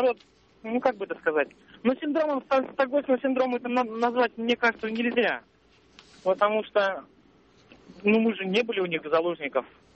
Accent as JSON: {"language": "Russian", "town": "Tomsk", "region": "Tomsk Oblast", "country": "Russia", "said": "я из Томска."}